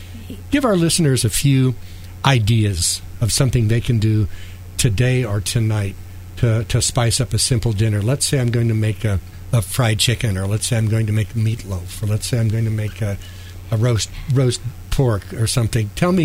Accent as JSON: {"language": "English", "region": "Midwest", "country": "United States", "tie": "born or raised there", "lives_now": "New York, United States", "said": "I grew up in the Midwest, and we had spicy barbecue sauce, spicy things that would come, you know, from that part of the country"}